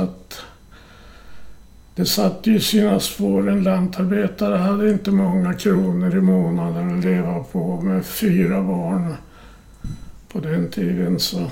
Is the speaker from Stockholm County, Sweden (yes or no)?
yes; Mörkö, Stockholm County, Sweden; born there; Jag är född på en ö som heter Mörke i södra Stockholms skärgård.